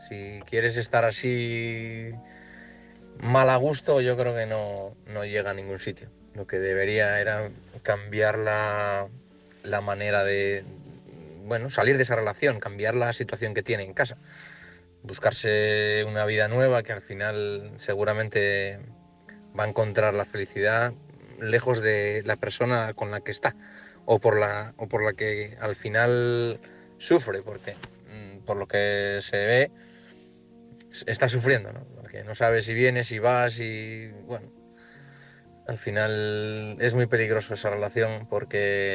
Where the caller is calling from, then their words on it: Oviedo, Asturias, Spain; de Oviedo. Bueno, hace unos días que no llamo, pero siempre os escucho.